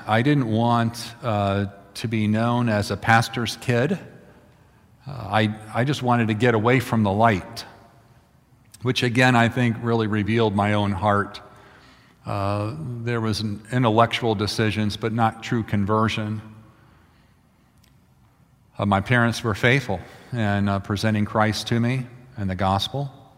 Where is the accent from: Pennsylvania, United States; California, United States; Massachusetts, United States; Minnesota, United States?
Pennsylvania, United States; Philadelphia; born there; also born or lived in Norwich, New York; But we grew up, I was born in Philadelphia. Just a little bit about my background, just so I'm not a talking head up here, but born in Philadelphia.